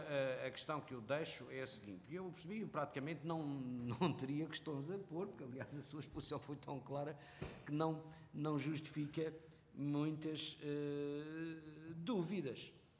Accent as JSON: {"language": "Portuguese", "region": "Madeira", "country": "Portugal", "said": "porque eu sou da Madeira, embora nunca tenha estado detido nem preso no continente"}